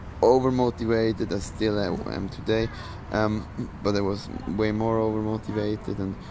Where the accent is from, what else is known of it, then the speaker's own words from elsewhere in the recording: Switzerland; English is a second language; Yeah, it's my home country, but especially it's the country where my friends are hanging out.